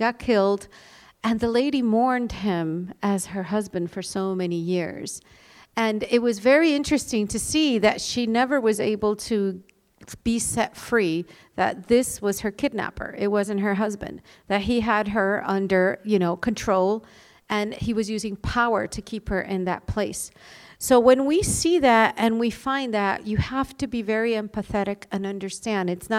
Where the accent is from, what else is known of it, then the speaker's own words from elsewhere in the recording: Puerto Rico; I'm from Puerto Rico.